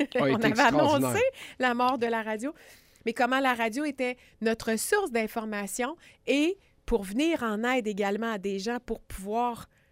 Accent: Sherbrooke, Quebec, Canada; now in Quebec City, Canada; Oui, bien moi, je suis native de l'Estrie, vous le savez, fait que j'ai passé la moitié de ma vie là. Je me suis revenue à Québec après mes études universitaires

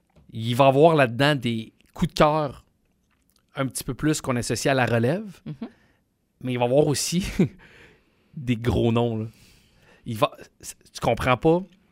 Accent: Quebec City, Quebec, Canada; Moi, je viens de Québec, fait que je suis toujours touché de jouer à Québec.

